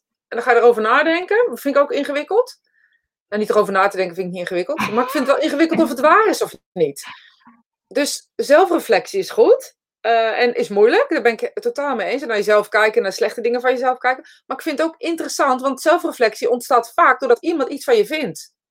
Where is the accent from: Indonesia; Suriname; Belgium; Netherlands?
Netherlands; accent: Utrecht; Mensen altijd vielen over mijn Utrechtse accent.